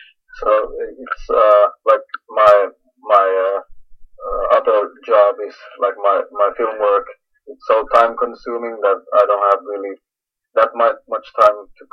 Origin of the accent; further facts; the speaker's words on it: Finland; English is a second language; I come from Finland